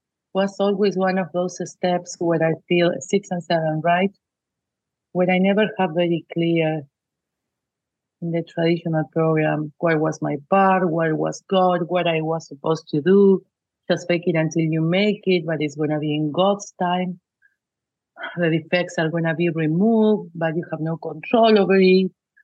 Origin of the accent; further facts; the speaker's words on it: Argentina; I'm not going to disguise behind the cultural or the nationality, but I am from Argentina.